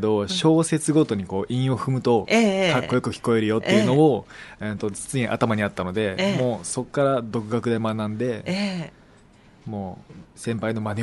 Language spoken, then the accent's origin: Japanese; Komaki, Aichi, Japan; 僕が地元が愛知県小牧市なんですけど、